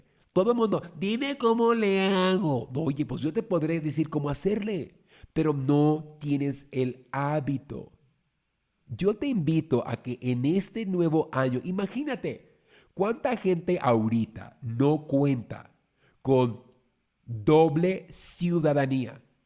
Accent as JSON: {"language": "Spanish", "country": "Mexico", "said": "pues bueno, soy mexicano"}